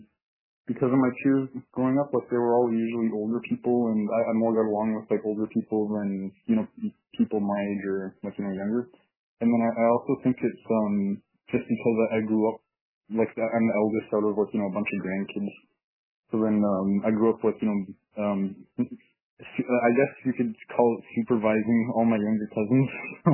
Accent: Aklavik, Northwest Territories, Canada; also born or lived in Inuvik; I'm originally from Inuvik, and then I grew up mainly in Aklavik.

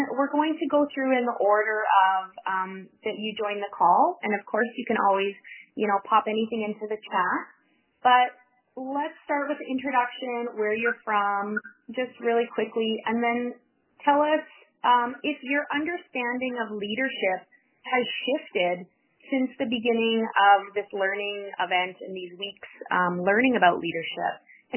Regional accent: Whitehorse, Yukon, Canada; I'm from Whitehorse

